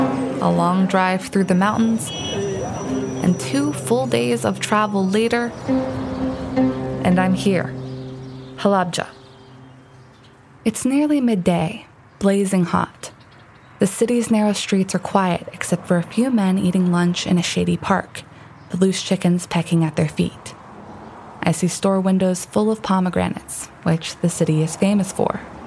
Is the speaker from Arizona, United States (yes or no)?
no; Kentucky, United States; now in Nashville, United States; Growing up in Kentucky, there weren't a lot of Kurdish people around. Then I moved to Nashville